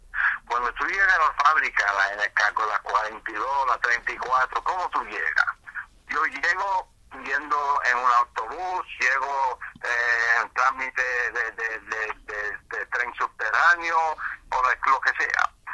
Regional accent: United States; yo vengo de Puerto Rico y soy nacido, criado en los Estados Unidos. Puerto Rico nació en mí, viene siendo.

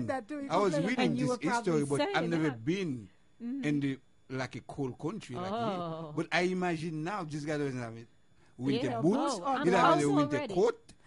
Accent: Port-au-Prince, Ouest, Haiti; But I grew up in Bapichos.

